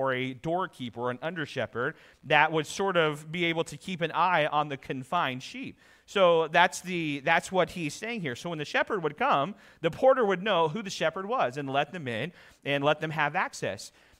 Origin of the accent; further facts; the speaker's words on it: Ponca City, Oklahoma, United States; Where I grew up in Ponca City, Oklahoma, there was a sheep farmer in the church